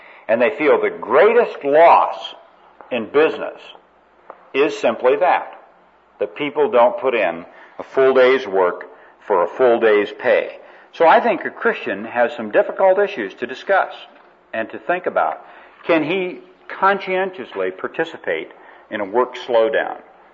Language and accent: English; Spokane, Washington, United States; I was a little kid growing up in Spokane, Washington